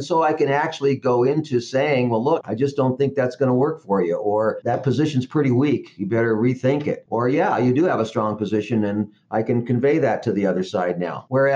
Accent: Denver, Colorado, United States; born there; Well, because I was born in Denver, I had a lot of connections.

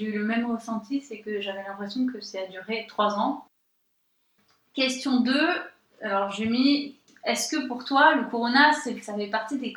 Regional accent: Aix-en-Provence, Provence-Alpes-Côte d'Azur, France; je viens du vrai sud de la France, c'est-à-dire Aix-en-Provence, c'est pour ça que je rigole.

